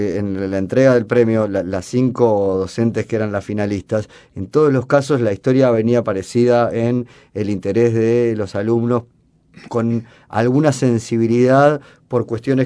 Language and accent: Spanish; Uruguay; Más allá del valor que como uruguayos les podamos dar